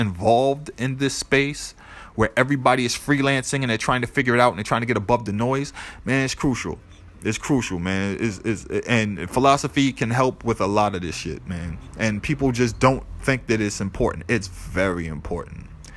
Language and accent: English; Boston, Massachusetts, United States; I'm from Boston.